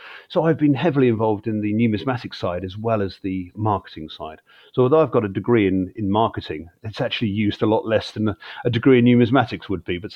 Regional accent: Exeter, South West England, United Kingdom; I actually collect medals to men from my hometown here of Exeter in Devon in the United Kingdom.

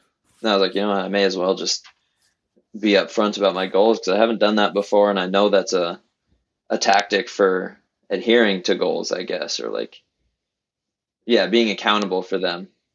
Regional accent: Madison, Wisconsin, United States; born there; now in Alaska, United States; Born in Madison, Wisconsin, actually.

